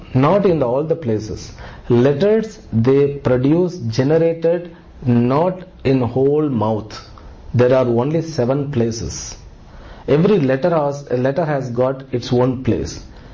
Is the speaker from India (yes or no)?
yes; India; English is a second language; Being an Indian, we have to read it.